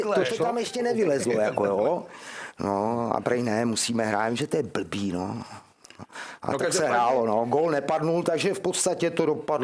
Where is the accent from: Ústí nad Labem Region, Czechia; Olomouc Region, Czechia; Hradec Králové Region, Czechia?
Hradec Králové Region, Czechia; Hradec Králové; Mimochodem rodák z Hradce Králové, ano. Jako já.